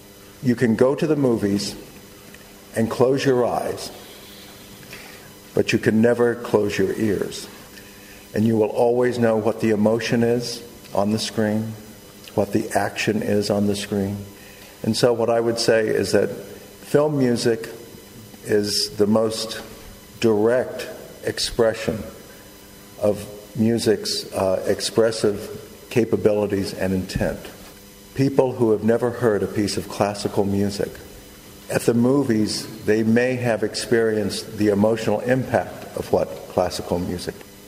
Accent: United States; now in Bulgaria; even though I'm from America and I'm in Bulgaria, that we have this common bond of a universal language that needs no translation

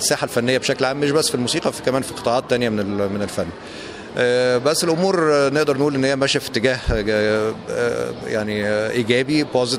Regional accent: Egypt; ان احنا هنا في بلغاريا واحنا جايين من مصر

